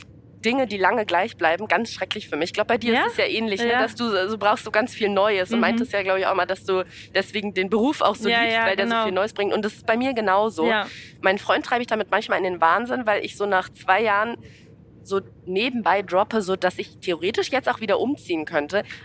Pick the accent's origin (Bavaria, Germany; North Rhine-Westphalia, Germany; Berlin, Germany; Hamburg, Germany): Berlin, Germany; born or raised there